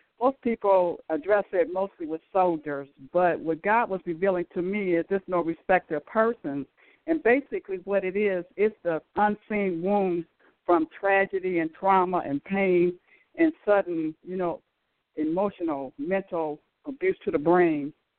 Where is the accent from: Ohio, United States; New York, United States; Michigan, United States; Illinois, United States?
Ohio, United States; Akron; And I'm from Akron, Ohio.